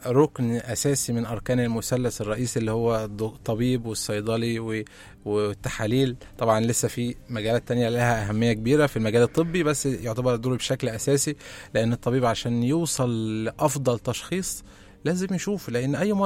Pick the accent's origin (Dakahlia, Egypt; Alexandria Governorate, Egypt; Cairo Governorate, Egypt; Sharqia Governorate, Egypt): Sharqia Governorate, Egypt; الرز فرن اللي هو اللي سمع عندنا في الشرقيه، الرز المعمر. عندنا في الشرقيه مثلا كنا